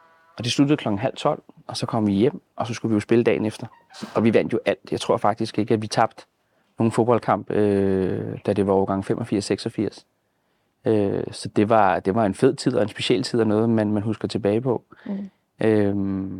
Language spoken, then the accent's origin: Danish; Brøndby, Capital Region of Denmark, Denmark; jeg er jo født og opvokset i Brøndby Øster, og startede som, tror jeg, 4 i Brøndby Vester på Nørgårdsskolen